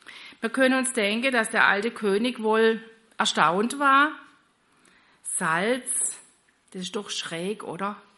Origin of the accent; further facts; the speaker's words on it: Slovakia; German is a second language; now in Germany; Ich bin aus Slowakei